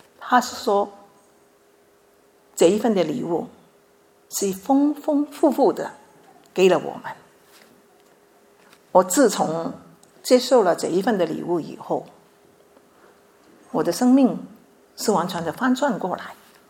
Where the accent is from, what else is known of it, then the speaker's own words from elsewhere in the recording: Chaozhou, Guangdong, China; 从小因为我是潮州人嘛，潮州人的对女孩子是不会看重的，所以当我出生的时候，父母是要打算是将我卖去的